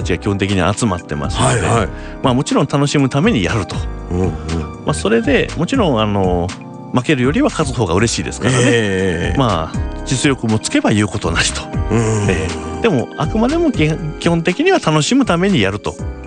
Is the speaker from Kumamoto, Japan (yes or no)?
yes; Kumamoto, Japan; ただ私今熊本ずっと生まれ育ってますから